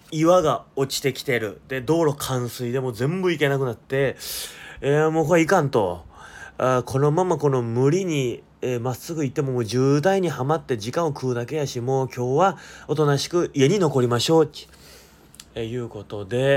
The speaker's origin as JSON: {"language": "Japanese", "town": "Kirishima", "region": "Kagoshima", "country": "Japan", "tie": "born or raised there", "said": "おいの地元は鹿児島県霧島市ってとこなんですけど"}